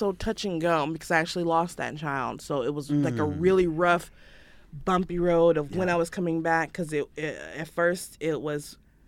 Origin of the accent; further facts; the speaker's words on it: Carson, California, United States; I grew up in Carson in Los Angeles.